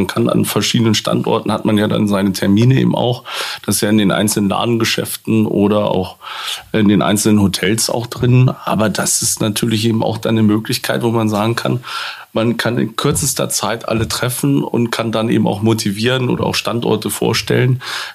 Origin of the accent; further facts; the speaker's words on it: Germany; Wir als Deutsche fehlen so ein bisschen da.